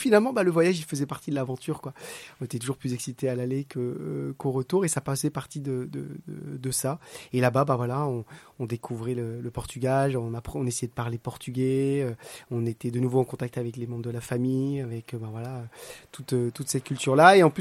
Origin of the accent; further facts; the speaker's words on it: Brest, Brittany, France; En plus, nous, on vient de Brest. Donc, le soleil, ça veut dire quelque chose, quoi.